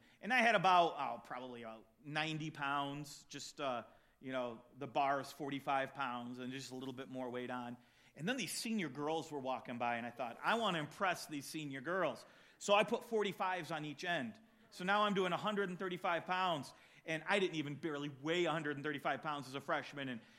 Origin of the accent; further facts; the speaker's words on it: California, United States; I grew up in California, so you know we would do that from time to time because the weather was nice enough.